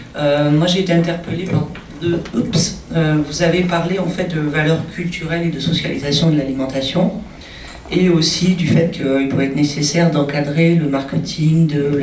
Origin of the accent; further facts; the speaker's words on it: Avignon, Provence-Alpes-Côte d'Azur, France; Moi je suis originaire d'Avignon